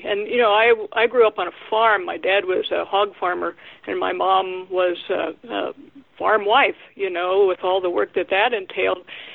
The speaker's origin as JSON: {"language": "English", "region": "Ohio", "country": "United States", "tie": "born or raised there", "lives_now": "South Dakota, United States", "said": "I grew up in Northwest Ohio near Mount Blanchard. If anybody's ever heard of that, they win a free book. Now I live in South Dakota."}